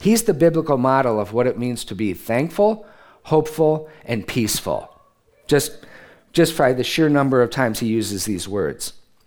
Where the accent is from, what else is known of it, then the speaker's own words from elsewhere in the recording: New York, United States; Being a New Yorker, it was a real zinger.